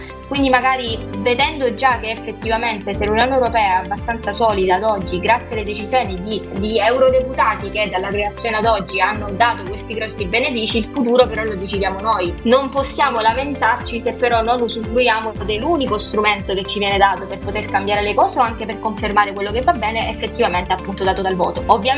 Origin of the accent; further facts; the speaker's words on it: Calabria, Italy; L'opinione comune dei ragazzi della mia terra, nei ragazzi calabresi, è effettivamente di disinteresse e di mancata convinzione